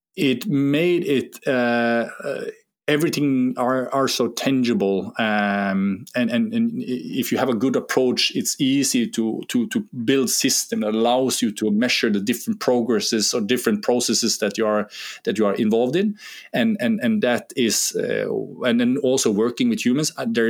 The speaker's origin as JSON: {"language": "English", "town": "Eidfjord", "region": "Vestland", "country": "Norway", "tie": "born or raised there", "said": "I grew up just outside of Eidfjord where Norseman is."}